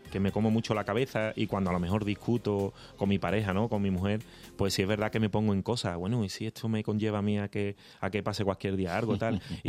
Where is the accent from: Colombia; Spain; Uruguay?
Spain; Utrera, Andalusia; yo soy de Utrera, que tan buenos artistas ha dado, ¿no? Entonces yo eso lo llevo arraigado, porque mi padre era muy flamenco y me lo ha inculcado desde pequeño.